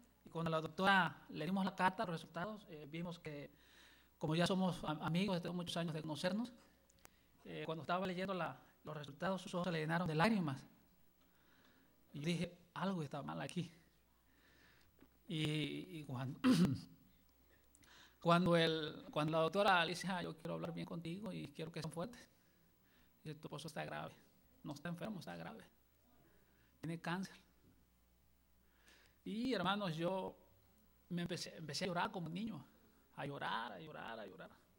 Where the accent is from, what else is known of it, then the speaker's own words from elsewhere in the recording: Acapulco, Guerrero, Mexico; now in Temecula, United States; Por algunos años, su servidor ha trabajado la jardinería en el área de Temécula, de allá vengo. Yo soy originario de Acapulco, Guerrero.